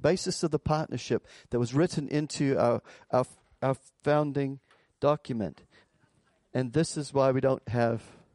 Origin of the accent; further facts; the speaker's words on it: United States; now in New Zealand; as an American in the 1990s, it wasn't a very popular thing to be.